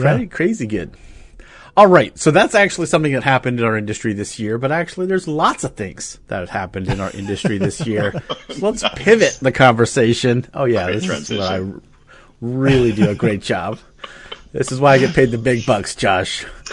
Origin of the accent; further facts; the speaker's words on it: United States; As an American, like, my perspective on this is like pretty distinct.